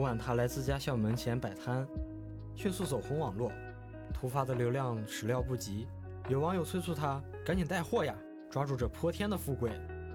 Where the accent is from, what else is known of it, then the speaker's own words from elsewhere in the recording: Ningxia, China; 我的家乡宁夏啊，也真的应该好好学学了。